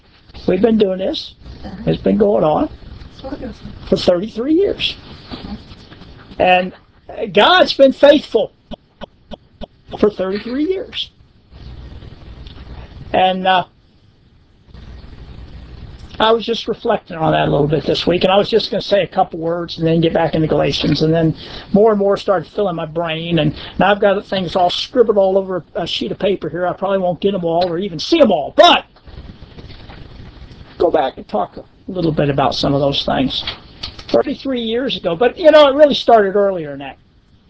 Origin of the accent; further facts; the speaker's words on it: Homestead, United States; I believe the Lord called us to start back a new work there in my hometown of Homestead.